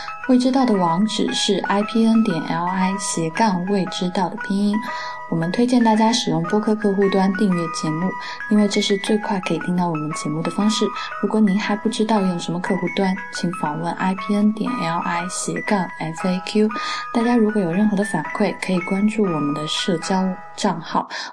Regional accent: Fujian, China; 我是福建人。

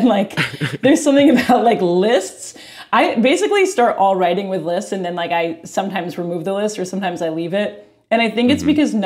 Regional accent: Cambridge, Massachusetts, United States; I grew up in Cambridge, Massachusetts. That was just what was in the water.

